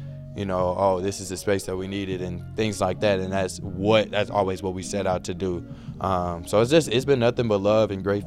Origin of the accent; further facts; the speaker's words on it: St. Louis, Missouri, United States; and we want to continue to make sure that we're adding to that culture because we're both from St. Louis.